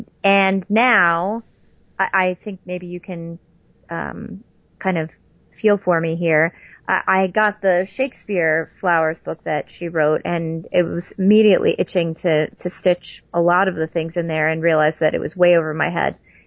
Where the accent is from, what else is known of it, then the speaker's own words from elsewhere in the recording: New York, United States; I'm from New York, so what can I say?